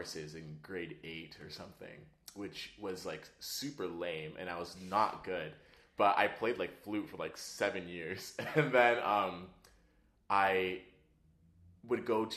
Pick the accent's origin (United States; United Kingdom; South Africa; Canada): Canada; Toronto, Ontario; Well, I actually grew up in Toronto. I grew up in Scarborough.